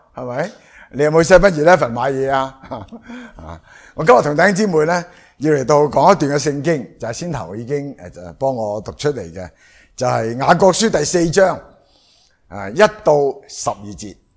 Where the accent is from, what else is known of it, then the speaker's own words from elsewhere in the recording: Guangdong, China; 咁我哋广东人有句说话啊，唔系就系广东人讲嘅